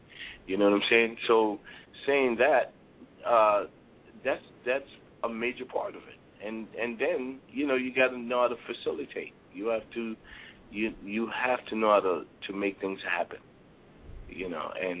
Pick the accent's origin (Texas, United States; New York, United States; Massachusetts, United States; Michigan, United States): New York, United States; Brooklyn; And me growing up in Brooklyn, I usually put it all in there, baby.